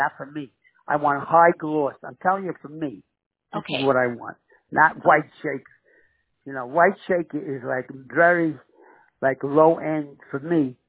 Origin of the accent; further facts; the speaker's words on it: South Dakota, United States; Well, I come from South Dakota.